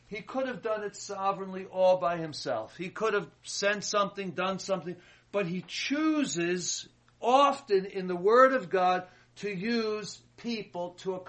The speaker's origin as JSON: {"language": "English", "country": "United States", "tie": "born or raised there", "said": "I remember growing up in America."}